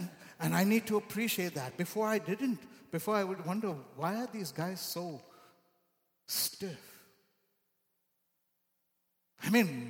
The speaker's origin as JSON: {"language": "English", "country": "India", "said": "I'm Indian. I'm very soulish. It comes naturally with me."}